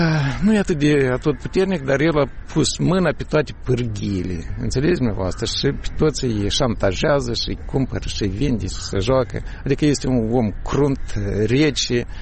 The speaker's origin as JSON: {"language": "Romanian", "country": "Moldova", "said": "Sunt mândru că sunt moldovean"}